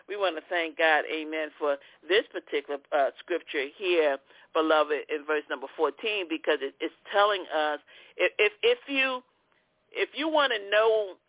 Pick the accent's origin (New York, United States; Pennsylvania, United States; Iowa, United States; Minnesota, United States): Pennsylvania, United States; Philadelphia; I was born in South Philadelphia, and then I was born there, conceived there, born there. Amen. My mother moved around a little bit, and then we lived the majority of our lives right there in North Philadelphia